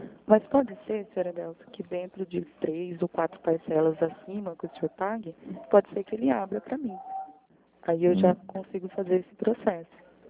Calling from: Americana, São Paulo, Brazil; Eu falo aqui do interior de São Paulo, Americana

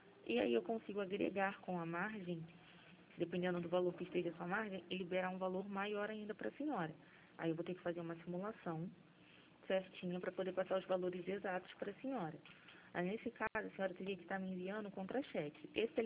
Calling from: Rio de Janeiro, Brazil; Eu sou aqui do centro do Rio. Centro do Rio não, aqui do Catete.

